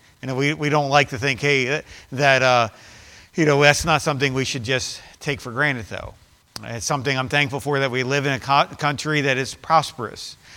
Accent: United States; I thought about reasons why I'm thankful that I'm American. Reasons why I'm thankful I'm an American.

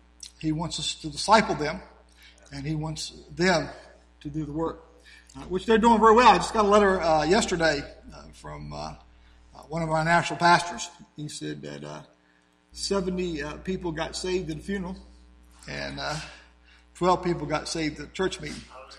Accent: Portsmouth, Virginia, United States; Although I grew up in Portsmouth, Virginia, so I've been through a lot of hurricanes.

